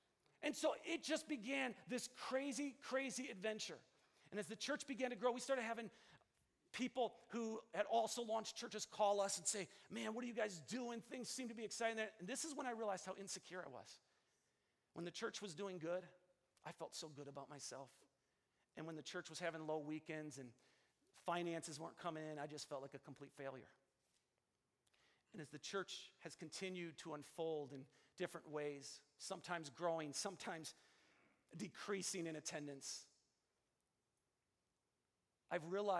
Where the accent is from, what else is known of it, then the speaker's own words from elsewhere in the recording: Kenosha, Wisconsin, United States; also born or lived in San Diego, United States / Seattle, United States; Like, I needed to start a church back in my hometown of Kenosha.